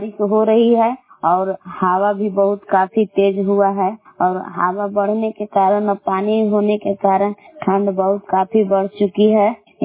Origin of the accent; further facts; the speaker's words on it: Belao, Bihar, India; ग्राम बेलाव जिला कैमूर भगवान के निवासी हूँ।